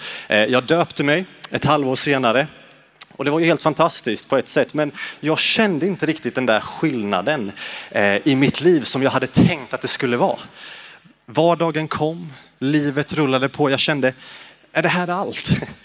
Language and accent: Swedish; Sweden; also born or lived in Turkey; jag är uppvuxen i en kristen familj. Mina föräldrar var missionärer, så jag föddes i Turkiet. Men vi bodde bara där ungefär 1,5 år, sen flyttade vi hem till Sverige.